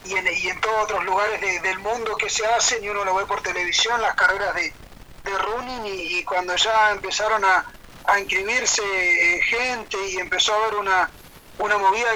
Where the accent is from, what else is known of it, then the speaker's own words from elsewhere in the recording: Chos Malal, Neuquén, Argentina; Nosotros que somos de Chosmalal, crecimos con Radio Nacional